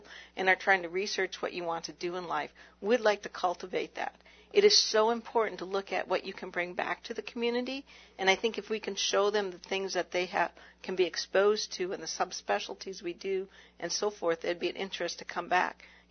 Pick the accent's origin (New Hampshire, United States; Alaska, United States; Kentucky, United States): Alaska, United States; I was born and raised in Alaska